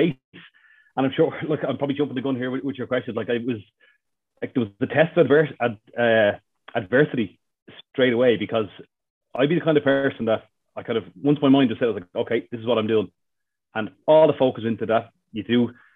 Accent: Cork, Munster, Ireland; born there; my dad was a scout leader for years before I was born in Cork.

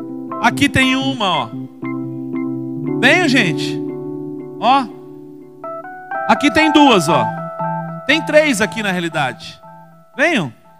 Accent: Itapetininga, São Paulo, Brazil; Nós somos da cidade de Itapetininga, diocese de Itapetininga.

